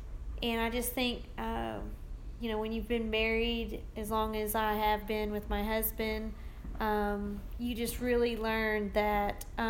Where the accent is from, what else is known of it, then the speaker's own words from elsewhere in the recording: Arkansas, United States; also born or lived in Spring Hill, Louisiana; I am originally from Arkansas. I was born in Spring Hill, Louisiana.